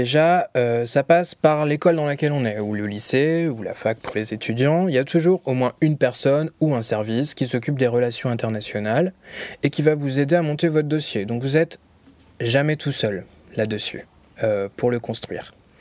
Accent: Nouvelle-Aquitaine, France; Moi, je viens du Poitou-Charente.

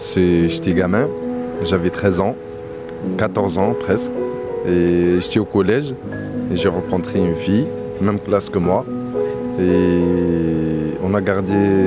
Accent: Tunisia; born there; Moi, je suis né en Tunisie.

